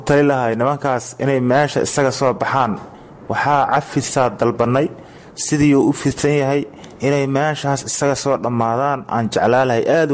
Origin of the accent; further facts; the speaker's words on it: Guriceel, Galguduud, Somalia; waxaan ahay askari toobadkeena waxaan ka imid degmada Gurceel ee xarqabowbe waxaan jiraa 30 sano